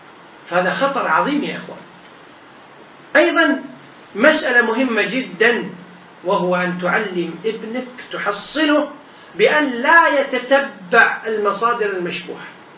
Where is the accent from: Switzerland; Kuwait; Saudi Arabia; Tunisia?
Kuwait; في موقع عندنا في الكويت للإفتاء